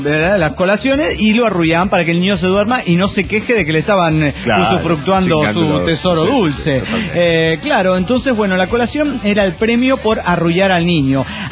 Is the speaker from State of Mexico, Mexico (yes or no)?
yes; Toluca, State of Mexico, Mexico; de Toluca, México.